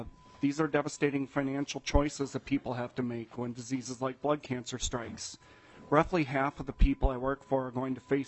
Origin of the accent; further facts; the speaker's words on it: Rosemount, Minnesota, United States; I'm from Rosemount